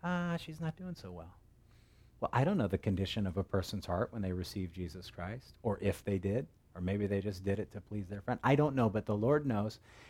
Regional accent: United States; because you're kind of an anomaly as an American.

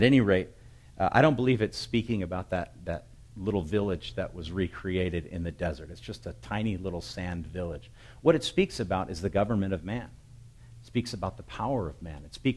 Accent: United States; I'm an American. For goodness sake, I want the dollar to be stronger

